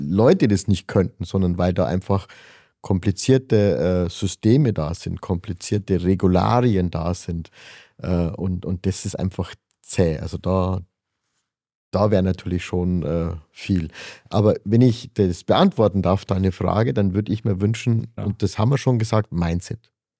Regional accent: Bavaria, Germany; Ich sitze in München, ja, aber ich bin ja Bayer, ein Gesamtbayer, sage ich, okay, mal, ein europäischer Bayer.

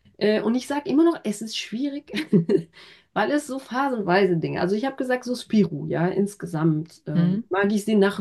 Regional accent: Marche-en-Famenne, Wallonia, Belgium; Ich komme ja aus Marchand-Famenne und dort wird Le Matoufet vorbereitet.

